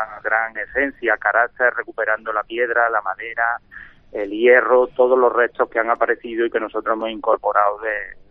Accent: Córdoba, Andalusia, Spain; Sí, soy de Córdoba, sí.

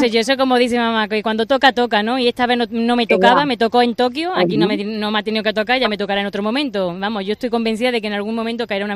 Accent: Baena, Andalusia, Spain; yo estoy súper orgullosa de mi pueblo, siempre lo he dicho, para mí es un orgullo representar a Baena

